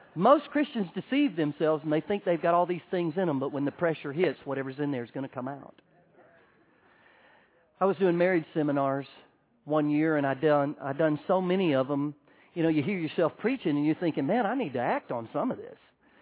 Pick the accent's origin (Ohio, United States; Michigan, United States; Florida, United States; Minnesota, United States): Florida, United States; Orlando; And I'm from Orlando, Florida. I'd never built a fire.